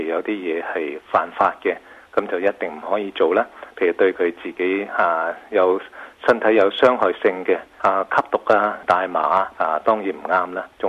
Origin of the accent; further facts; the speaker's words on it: China; 我哋中國人唔係咁樣做事嘅，特別喺華人社會裏面咁呢